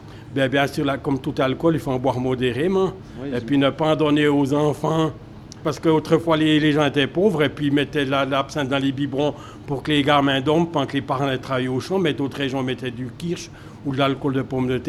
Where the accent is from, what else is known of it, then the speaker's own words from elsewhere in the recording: Bern, Switzerland; now in Couvet, Switzerland; Non, je suis originaire de l'Emmental. Mais depuis 1961, j'ai presque toujours habité à Couvet.